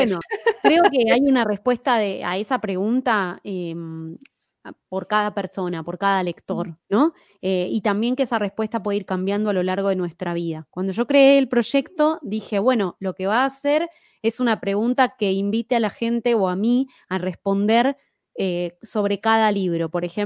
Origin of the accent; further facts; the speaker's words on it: Argentina; aunque en mi país, en Argentina, no estaba tan difundido